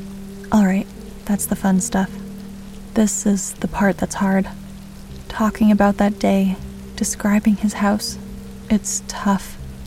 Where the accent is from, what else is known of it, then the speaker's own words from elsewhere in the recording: Texas, United States; I grew up in East Texas, rain country. Every bit as wet as West Texas is dry.